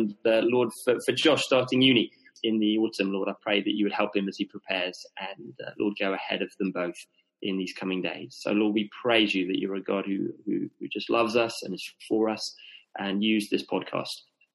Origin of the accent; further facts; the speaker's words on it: Nairobi, Kenya; I grew up in Kenya, and so during lockdown, I've discovered a thing called Radio Garden, where you can listen to radio stations from anywhere in the world. So I've been enjoying listening back to some radio stations from Nairobi, where I grew up.